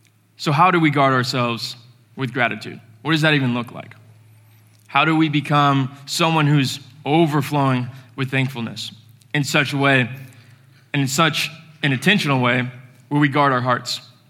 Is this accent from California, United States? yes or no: no; Florida, United States; I'm from Florida, and this cold weather is horrendous.